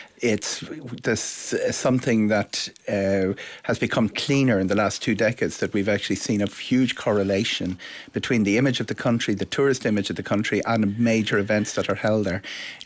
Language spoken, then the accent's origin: English; Straffan, Kildare, Ireland; I'm from Strathan, I remember.